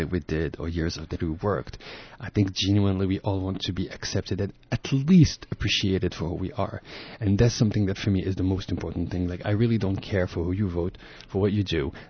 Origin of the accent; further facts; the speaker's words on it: France; also born or lived in Morocco; So I grew up in France for several years, then went to Morocco. I always had a very loving and caring family. My youth is based on a lot of moving. I've moved a lot